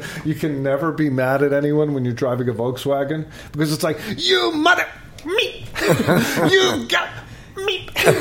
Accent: Ridgefield, Connecticut, United States; Where I grew up in Connecticut.

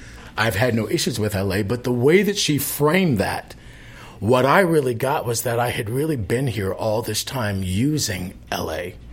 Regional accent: Chicago, Illinois, United States; born there; No, I was born in Chicago.

